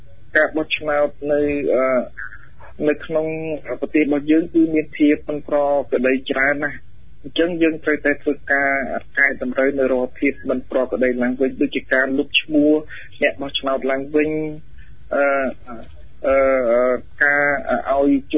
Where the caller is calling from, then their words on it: Battambang, Cambodia; បាទខ្ញុំមកពីបាត់ដំបង